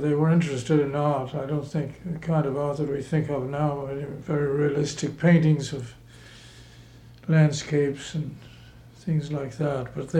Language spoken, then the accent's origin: English; Merion, Pennsylvania, United States; born there; I was born in Marion, outside Philadelphia, which was in those days in the outside, in the real country. Now it's practically absorbed by the city.